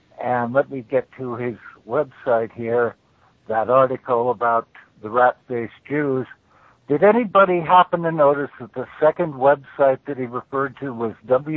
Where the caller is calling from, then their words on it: Washington, United States; I'm calling from Eastern Washington State.